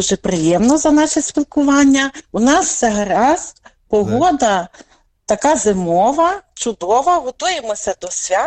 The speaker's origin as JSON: {"language": "Ukrainian", "town": "Romashivka", "region": "Ternopil Oblast", "country": "Ukraine", "tie": "born or raised there", "said": "Я родом із Чортківського району, села Ромашівки."}